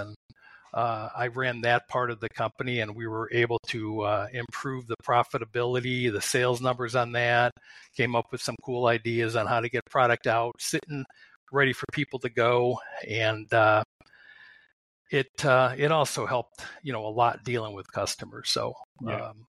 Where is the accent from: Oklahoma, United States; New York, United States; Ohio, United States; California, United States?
Ohio, United States; Brecksville; I grew up in Brecksville